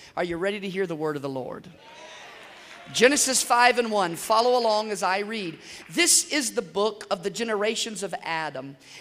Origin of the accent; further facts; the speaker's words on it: Nassau, New Providence, Bahamas; also born or lived in Lakeland, United States / Texas / Alabama / Florida; I lived in Lakeland for a short time in Florida when I was a young man. And then I grew up in Nassau, Bahamas for quite a while. And so I've had a unique upbringing all around the country, Texas, Alabama, Florida, Kentucky, Ohio, West Virginia, California.